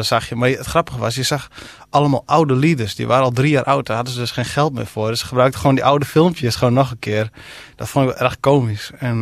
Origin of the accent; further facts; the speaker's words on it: Kollum, Friesland, Netherlands; first language Frisian; Dutch is a second language; daar heb ik stukken gebruikt uit mijn jeugd in Kolm. Een dorp een beetje tegen de grens met Groningen aan, zeg maar, waar ook niet heel veel Fries wordt gesproken, wat ik natuurlijk van huis uit spreek. En een beetje forens dorp